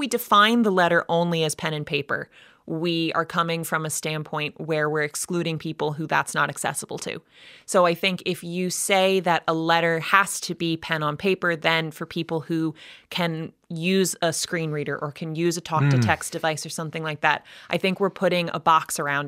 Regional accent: United States; in my context, I'm an American.

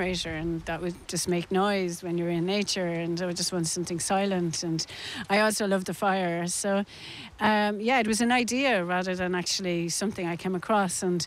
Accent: Kilkenny, Leinster, Ireland; where I grew up in Kilkenny

